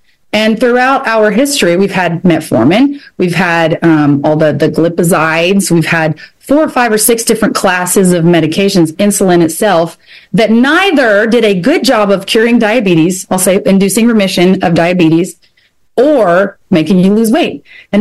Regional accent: Kentucky, United States; I am from Kentucky, so I say

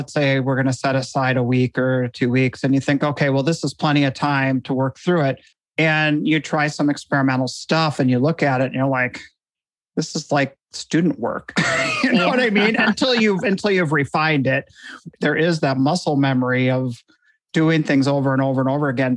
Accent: Iowa, United States; also born or lived in Minneapolis; I grew up, I was born and raised in Iowa and moved to Minneapolis, and I'm in Western Wisconsin now.

